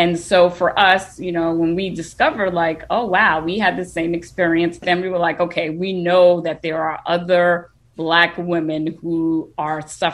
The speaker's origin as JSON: {"language": "English", "town": "Bronx", "region": "New York", "country": "United States", "said": "We are from the Bronx. That's another reason why, you know, it's A Tribe Called Fertility. We're both hip hop heads."}